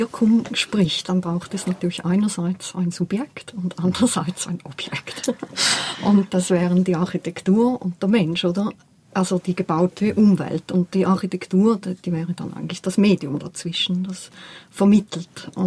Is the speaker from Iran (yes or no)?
no; Switzerland; bei uns in der Schweiz und in Westeuropa.